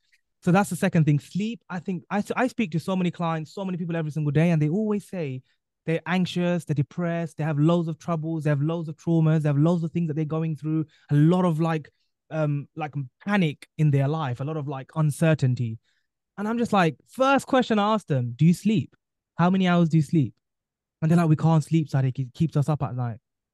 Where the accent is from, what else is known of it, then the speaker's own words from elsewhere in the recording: London, United Kingdom; And I was born and raised here in London in the UK.